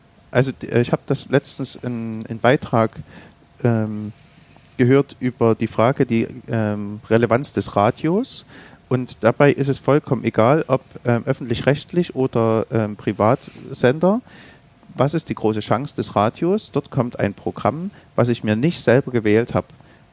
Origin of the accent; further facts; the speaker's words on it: Saxony, Germany; ich komme aus Mittelsachsen, wohne in Flöha